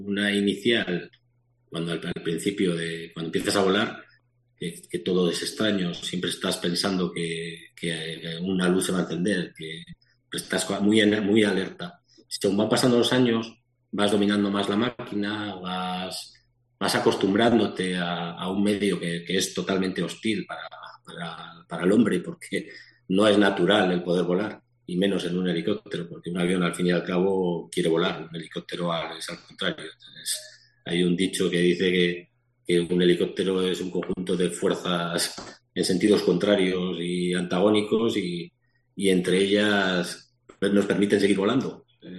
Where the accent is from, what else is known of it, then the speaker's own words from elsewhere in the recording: Vitoria, Basque Country, Spain; Yo en aquella época estaba en Vitoria todavía, yo soy de Vitoria.